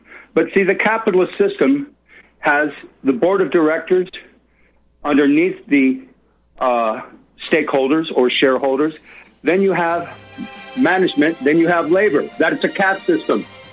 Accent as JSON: {"language": "English", "country": "United States", "said": "So, I mean, as an American, I must tell you, I was raised with the idea that individualism was good"}